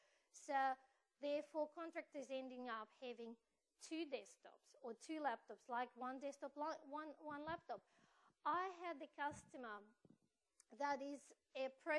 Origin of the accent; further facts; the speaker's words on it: Russia; English is a second language; I am originally from Russia's business from Serbia, so we still have lots of relatives overseas